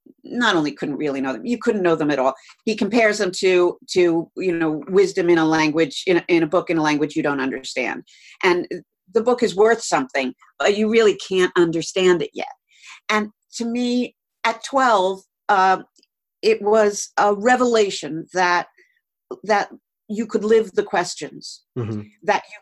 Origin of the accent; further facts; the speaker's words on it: New York, United States; I grew up on Long Island and in around New York City, so I knew a lot of Catholic kids, and I suppose more than you would in the middle of the country.